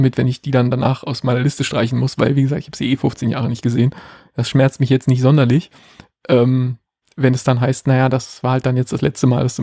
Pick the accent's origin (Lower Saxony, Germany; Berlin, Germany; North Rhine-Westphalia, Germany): Berlin, Germany; moved away; wo ich bin in Berlin groß geworden, da bis in die frühen 90er gelebt und bin da mit Leuten groß geworden